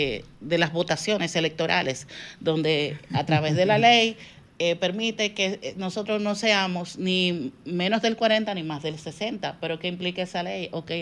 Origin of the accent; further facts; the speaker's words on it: Dominican Republic; Soy la única dominicana nominada, sí, y creo que soy la única latina también